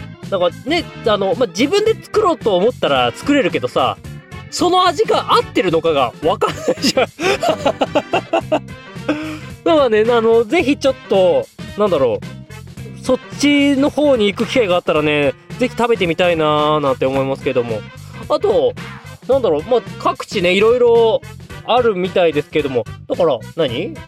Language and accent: Japanese; Hokkaido, Japan; 北海道出身ですけど